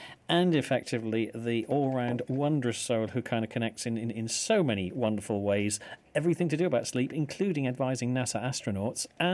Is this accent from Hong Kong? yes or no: no; United Kingdom; We shall continue regardless with respect to that because we're British, aren't we, Stephanie?